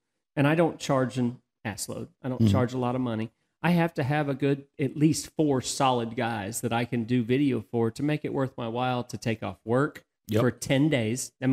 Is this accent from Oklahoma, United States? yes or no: yes; Purcell, Oklahoma, United States; my hometown in Purcell, Oklahoma